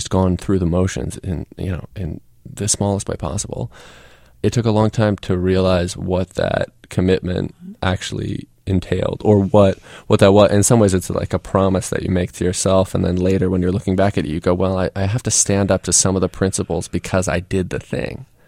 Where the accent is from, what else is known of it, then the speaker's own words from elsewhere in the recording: Swarthmore, Pennsylvania, United States; So I had avoided the choice when I was a kid growing up in Swarthmore.